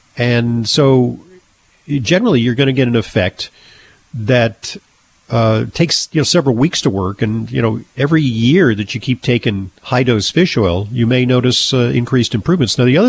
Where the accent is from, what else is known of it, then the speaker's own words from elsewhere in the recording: New York City, New York, United States; And let's take a call now from Verena in my hometown in New York City.